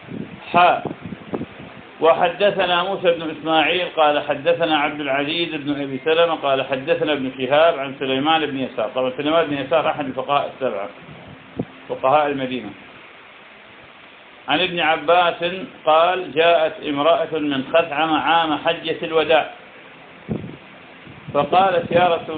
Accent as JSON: {"language": "Arabic", "country": "Iraq", "said": "يعني في بلدنا العراق الناس بفضل الله تعالى تبذل في هذا وغيره"}